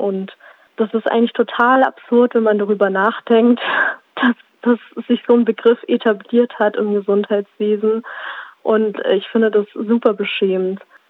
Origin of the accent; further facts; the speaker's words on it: Bavaria, Germany; Und dann sage ich, ja, ich komme wirklich aus Bayern.